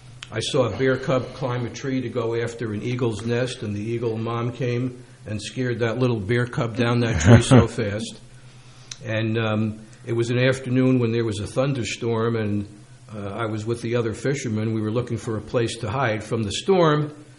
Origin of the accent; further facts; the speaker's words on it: Carteret, New Jersey, United States; I grew up in Carteret.